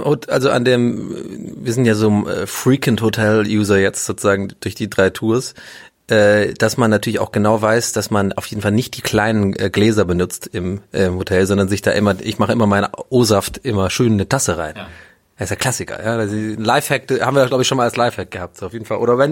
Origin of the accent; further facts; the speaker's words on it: Swabia, Germany; Und ich bin ja aus dem Schwabenland sozusagen, war aber nie in Schwäbisch Hall